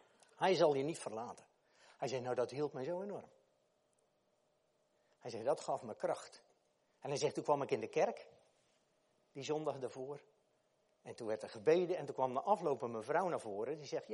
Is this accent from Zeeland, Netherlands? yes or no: yes; Zeeland, Netherlands; Ik had die hele reis naar Zeeland waar ik vandaan kwam, zat ik een beetje zo.